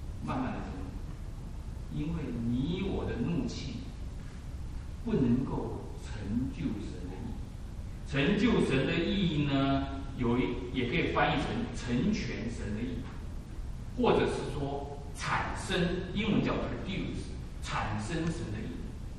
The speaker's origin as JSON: {"language": "Chinese", "country": "Taiwan", "accent": "Taiwanese Mandarin", "said": "可是我的台湾国语讲的不好"}